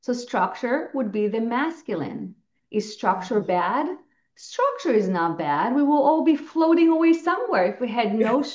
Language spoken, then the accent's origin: English; Israel; Also, growing up in Israel, people there tend to be very direct, very assertive